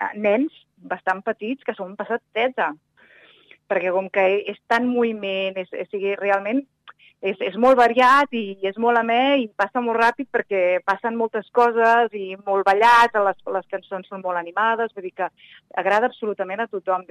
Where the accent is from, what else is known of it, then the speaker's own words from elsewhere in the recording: Sabadell, Catalonia, Spain; tant jo com la Maria, la meva germana, som de Sabadell